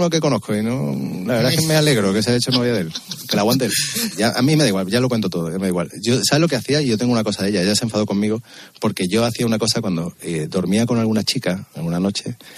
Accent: Córdoba, Andalusia, Spain; now in Seville, Spain; No, mira, yo vivo en Sevilla, pero yo soy cordobés del Córdoba.

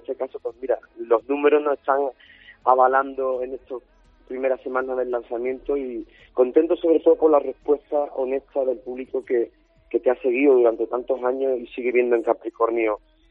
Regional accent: Andalusia, Spain; accent: Andalusian; now in Madrid, Spain; muy orgulloso de mi acento, de vivir en Madrid

